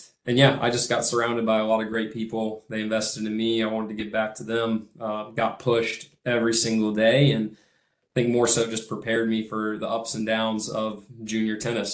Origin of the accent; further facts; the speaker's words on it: Alpharetta, Georgia, United States; I grew up in the Atlanta area, just north of it, in Alpharetta, Johns Creek.